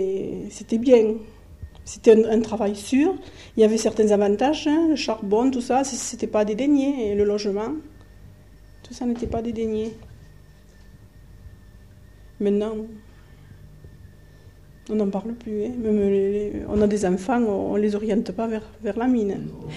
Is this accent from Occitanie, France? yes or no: yes; Carmaux, Occitanie, France; born there; je suis née à Carmaux. Mon père était maçon